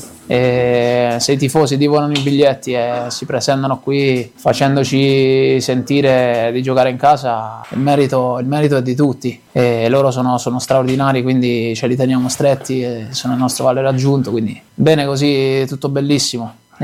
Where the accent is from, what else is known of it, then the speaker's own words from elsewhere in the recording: Manfredonia, Apulia, Italy; Io sono di Manfredonia, come sapete, in provincia di Foggia